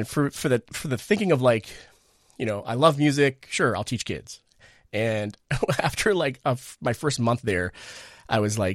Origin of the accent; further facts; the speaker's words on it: East Boston, Massachusetts, United States; East Boston, Massachusetts.